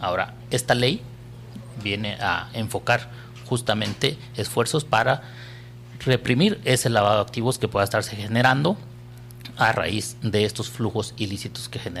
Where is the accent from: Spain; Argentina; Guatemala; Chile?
Guatemala; ¿eso en qué me beneficia como guatemalteco común?